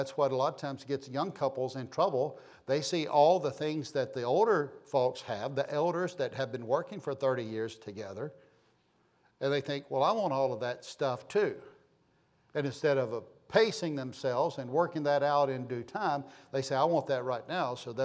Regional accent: United States; born there; I'm an American. I thank God that I'm American, by the way. I thank God that I'm American. I thank God that I was born in this nation.

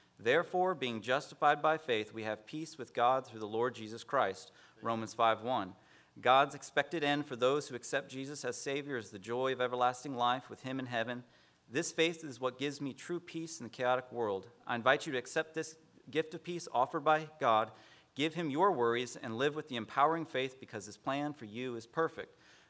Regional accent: Bible Belt, United States; Growing up in the Bible Belt, anybody you come across who goes to church maybe semi-regularly as a kid, they can relate to that story.

